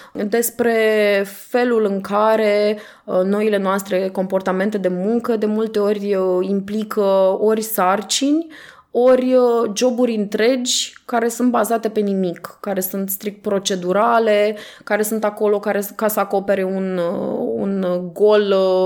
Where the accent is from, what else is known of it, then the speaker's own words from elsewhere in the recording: Iași, Iași County, Romania; Asta și pentru că sunt din Iași și pentru că mi se pare că și la noi în oraș e o istorie extrem de puțin cunoscută